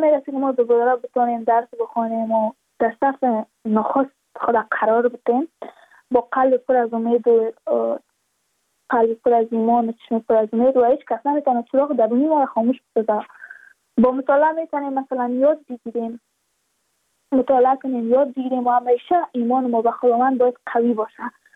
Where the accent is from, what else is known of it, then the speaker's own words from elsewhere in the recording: Badakhshan, Afghanistan; ما از بدخشان هستیم